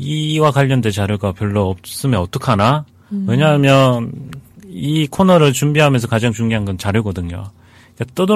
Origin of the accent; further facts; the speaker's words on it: South Korea; 어차피 우리도 한국 사람이고